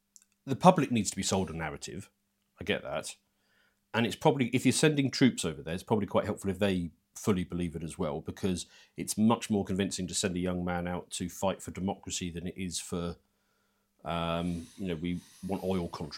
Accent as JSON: {"language": "English", "country": "United Kingdom", "said": "But it doesn't concern me, as a British."}